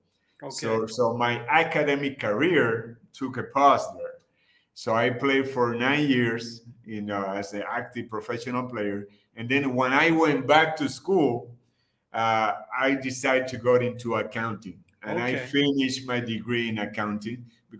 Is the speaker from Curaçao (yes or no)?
no; Ponce, Puerto Rico; English is a second language; I born and raised in Ponce, Puerto Rico. In 1978, I graduated from high school. I went to University of Mayagüez.